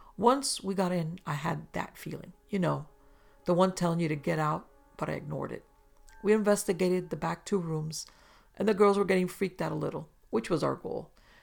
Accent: Tennessee, United States; I grew up in Middle Tennessee, about 1 mile from the Tennessee-Kentucky state line.

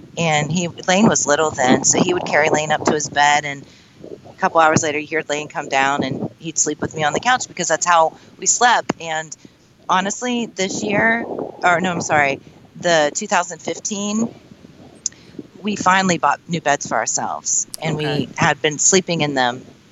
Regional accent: Crabapple, United States; And I'm a little, you know, I'm from Crabapple.

